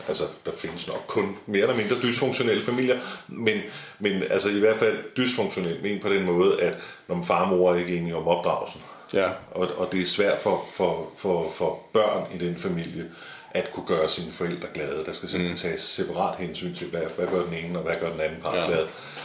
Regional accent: Capital Region of Denmark, Denmark; born there; jeg er født og opvokset i Jehovas vidner. Min familie boede på Bornholm, da jeg blev født.

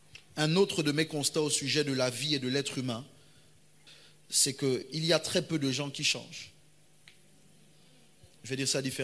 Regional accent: Port-Gentil, Ogooué-Maritime, Gabon; J'ai grandi à Port-Gentil, j'ai marché dans les rues de Port-Gentil, j'ai appris à Raponda, école mixte Raponda

